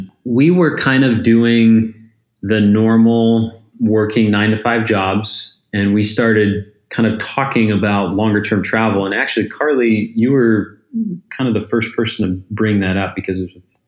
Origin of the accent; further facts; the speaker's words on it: Vancouver, British Columbia, Canada; moved away as an adult; also born or lived in Scottsdale, United States; now in United States; I'm from Vancouver, Canada, originally. I moved down to Scottsdale, Arizona a couple years ago